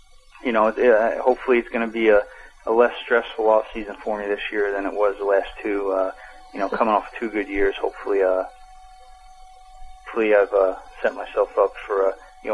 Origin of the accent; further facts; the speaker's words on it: New York, United States; I grew up in New York